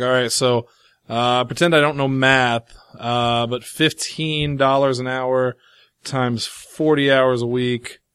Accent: Illinois, United States; I'm from Illinois.

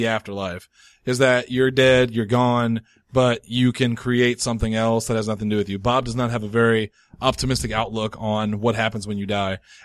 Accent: Ireland; I am. I'm Irish Catholic.

